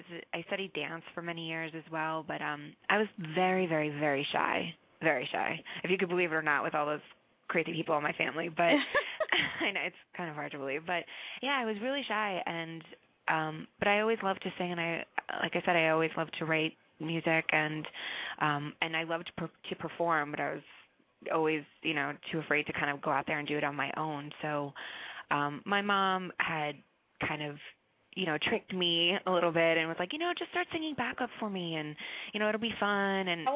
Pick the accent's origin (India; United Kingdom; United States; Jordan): United States; New York City, New York; I grew up in Manhattan, born and raised, true New Yorker, Upper West Side.